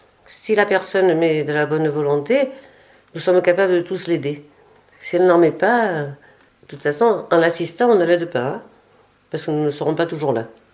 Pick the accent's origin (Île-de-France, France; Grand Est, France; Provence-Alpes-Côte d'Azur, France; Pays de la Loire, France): Provence-Alpes-Côte d'Azur, France; Marseille; born there; donc je me sens chez moi ici. Plus qu'à Marseille. Parce que bon, même si je suis née à Marseille, ce n'est pas chez moi. Je suis plus de la montagne, donc de la rivière.